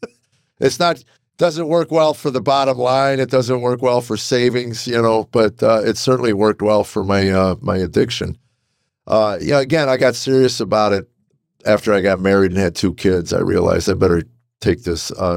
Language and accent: English; Chicago, Illinois, United States; Well, born and raised in Chicago and started a comedy career in 1978 in Chicago.